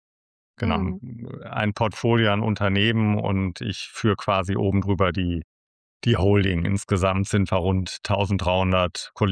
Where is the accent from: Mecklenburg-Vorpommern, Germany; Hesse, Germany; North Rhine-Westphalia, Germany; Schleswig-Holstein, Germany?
North Rhine-Westphalia, Germany